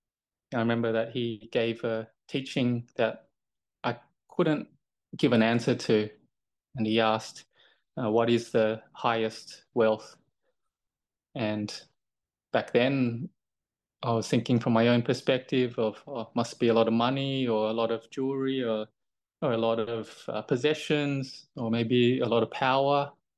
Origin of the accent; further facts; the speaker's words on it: Sydney, New South Wales, Australia; born there; I was born in Sydney